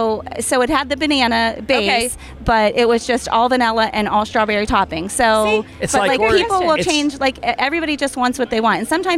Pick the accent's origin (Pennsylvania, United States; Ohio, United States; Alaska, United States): Pennsylvania, United States; Derry; I used to work at an ice cream place when I was a teenager growing up in Derry, Pennsylvania, which is right down the road.